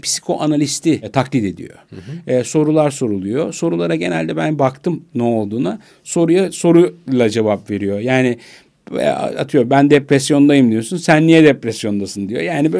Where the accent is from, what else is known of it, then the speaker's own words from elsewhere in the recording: Istanbul, Turkey; born there; 1972 İstanbul doğumluyum.